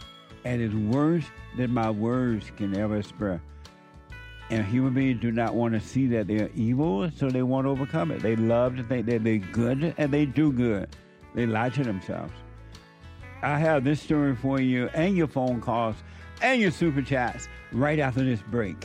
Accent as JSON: {"language": "English", "region": "Alabama", "country": "United States", "tie": "born or raised there", "said": "Some of you know, I grew up down there in Alabama"}